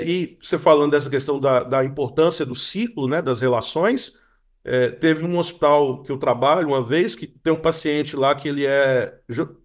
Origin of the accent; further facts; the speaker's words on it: Minas Gerais, Brazil; now in Rio de Janeiro, Brazil; Eu sou mineiro